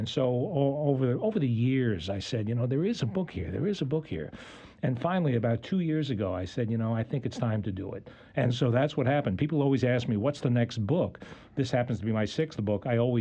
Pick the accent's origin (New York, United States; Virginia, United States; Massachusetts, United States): New York, United States; I'm a native New Yorker. I grew up in the Bronx within the shadow of Yankee Stadium. So loving New York kind of comes naturally to me.